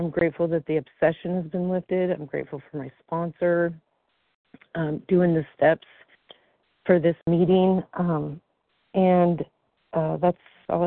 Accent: Washington, United States; I'm from Washington, overeater.

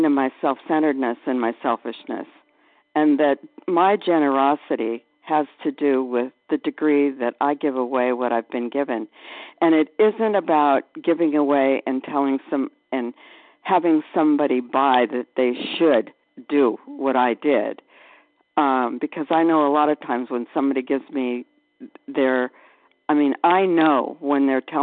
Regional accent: Anthem, Arizona, United States; I'm from Anthem, Arizona, outside of Phoenix.

